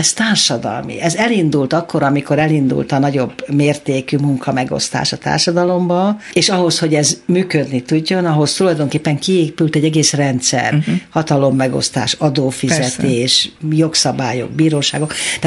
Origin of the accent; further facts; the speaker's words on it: Budapest, Hungary; Hát mi mindvégig Óbudán, ott is születtem Óbudán.